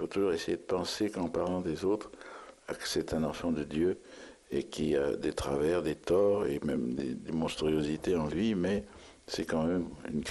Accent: England, United Kingdom; French is a second language; now in France; Je suis anglais, moitié un peu irlandais. J'avais une grand-mère irlandaise.

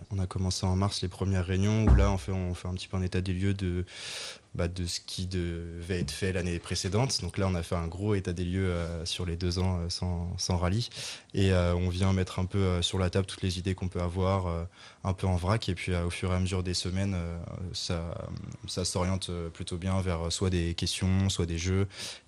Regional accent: Entrammes, Pays de la Loire, France; Ouais, moi je le faisais depuis que j'étais tout petit, parce que je suis originaire d'Entrammes.

